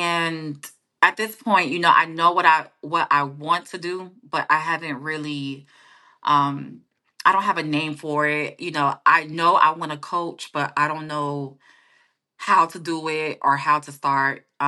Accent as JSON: {"language": "English", "town": "Tampa", "region": "Florida", "country": "United States", "tie": "born or raised there", "also_born_or_lived": "Tallahassee / Miami", "said": "I'm a real Florida girl. Yeah. So for me to, listen, I grew up in Tampa. I went to school in Tallahassee. I was in Miami for about 8 years. Like, I'm a real, real, like, my roots are just buried in Florida."}